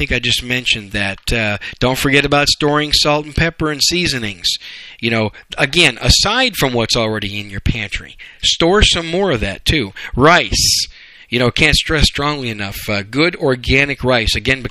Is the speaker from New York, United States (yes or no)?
no; Wisconsin, United States; I'm from Wisconsin. Okay? I'm a Yankee cheesehead from Wisconsin. We used to have hot chocolate almost every single day on cold winter days.